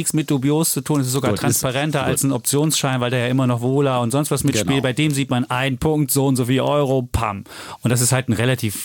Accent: Leipzig, Saxony, Germany; Ich komme aus Sachsen, aus Leipzig.

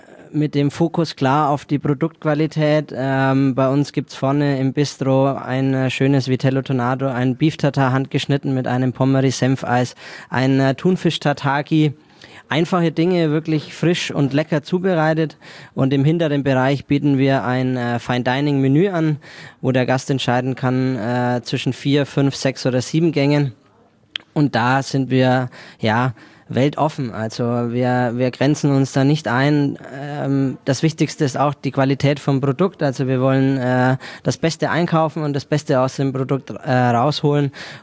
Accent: Heroldsberg, Bavaria, Germany; born there; Ja, Franke, gebürtig aus Heroldsberg.

